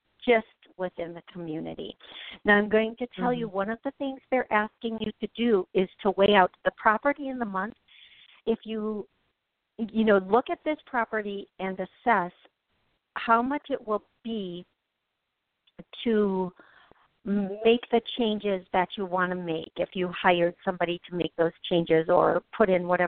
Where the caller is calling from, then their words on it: Illinois, United States; I'm calling from Illinois.